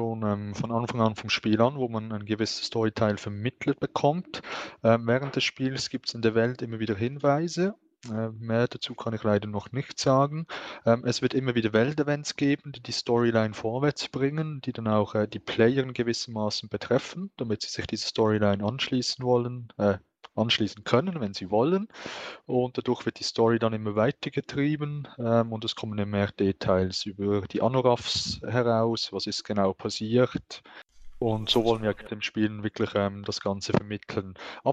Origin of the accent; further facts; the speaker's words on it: Basel, Basel-Stadt, Switzerland; ich bin 24 Jahre alt und komme aus Basel in der Schweiz.